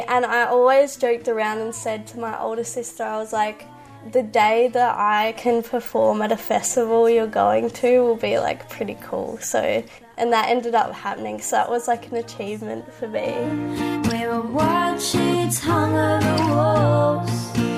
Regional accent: Adelaide, South Australia, Australia; I grew up in Adelaide, but on my dad's side, we're Nukanu, which is from the Southern Flinders Ranges, so I'm pretty connected to that place as well as where I grew up as well.

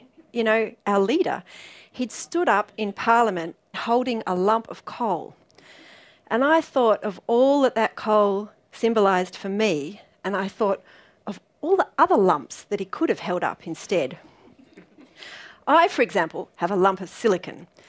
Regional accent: Canberra, Australian Capital Territory, Australia; when I was in my hometown of Canberra

